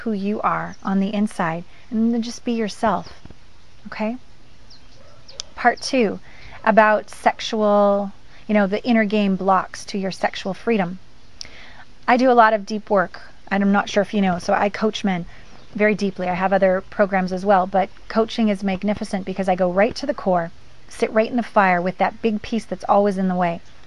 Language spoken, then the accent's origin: English; Canada; And I'm Canadian, so I just have this thing.